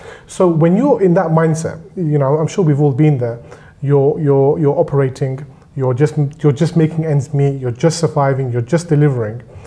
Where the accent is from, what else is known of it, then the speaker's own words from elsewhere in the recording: Walthamstow, London, United Kingdom; for me, home is Walthamstow. I know I'm originally from India, Pakistan, my parents are, and I have this background, and I'm proud of that. But home is still Walthamstow.